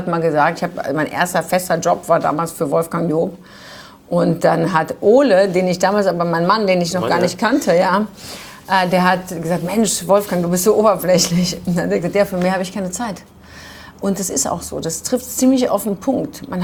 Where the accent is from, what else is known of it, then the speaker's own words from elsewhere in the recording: Düsseldorf, North Rhine-Westphalia, Germany; born there; ich bin in Düsseldorf geboren und war das erste Mal mit 14 auf einer großen Modemesse.